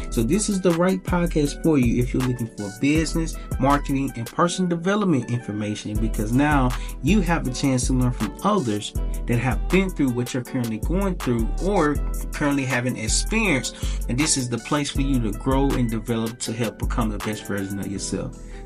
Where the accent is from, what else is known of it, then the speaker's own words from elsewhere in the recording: Little Rock, Arkansas, United States; So growing up in Little Rock, Arkansas, my mama, who was a single mother, raised three boys by herself.